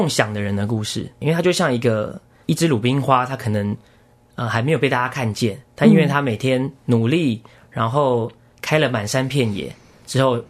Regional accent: Taoyuan, Taiwan; 因为我本身是桃园人。

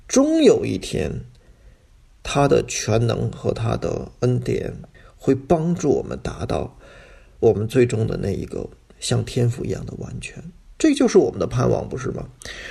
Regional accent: China; 我自己本身就是那我是中国人，那我有中文的底子，

